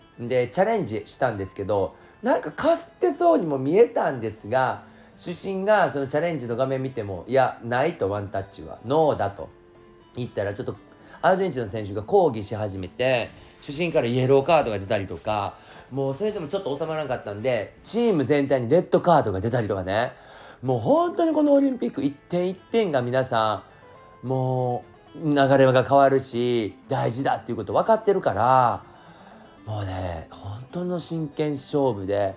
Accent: Abeno, Osaka, Japan; 私アベノック出身なんですけど

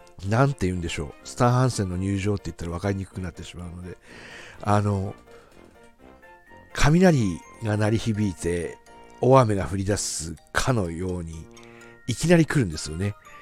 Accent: Aomori, Japan; この地元青森の星っていうんですかね

